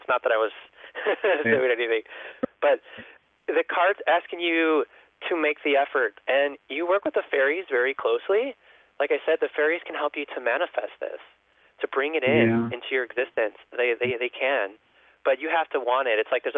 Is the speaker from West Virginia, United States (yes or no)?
no; California, United States; Okay, because I'm from the Bay Area, so I would love to be your friend.